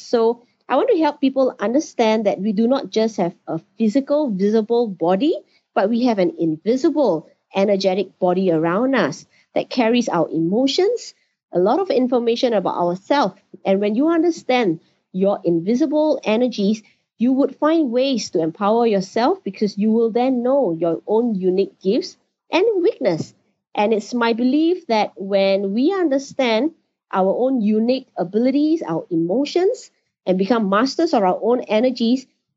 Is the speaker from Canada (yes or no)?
no; Singapore; I'm from Singapore.